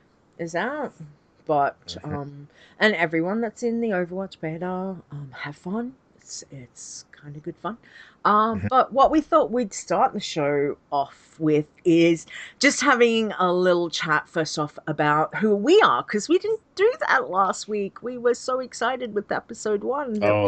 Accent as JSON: {"language": "English", "country": "Australia", "said": "I'm an Aussie, so I live over in Australia, and I've been playing World of Warcraft for a very long time."}